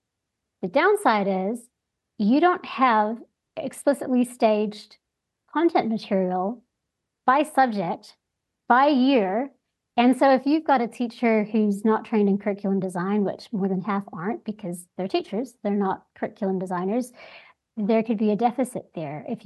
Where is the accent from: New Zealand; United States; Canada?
New Zealand; born there